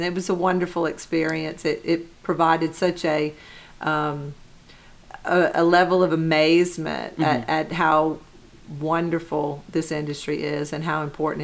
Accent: Lafayette, Louisiana, United States; I grew up right near Blackham Coliseum, and so we would see all of the people coming and going and seeing license plates from all over the country, and that was just amazing. It made Lafayette seem like such an important part of of our whole country

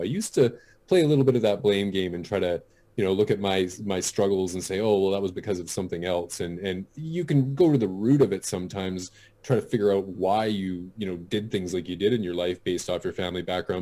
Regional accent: British Columbia, Canada; I grew up here in British Columbia, Canada, on the coast, though, right on a municipality just outside of Vancouver.

